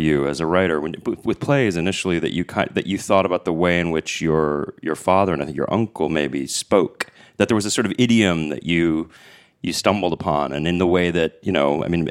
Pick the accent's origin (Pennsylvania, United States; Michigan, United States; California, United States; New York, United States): New York, United States; I'm a New Yorker who wrote a book about Ireland myself.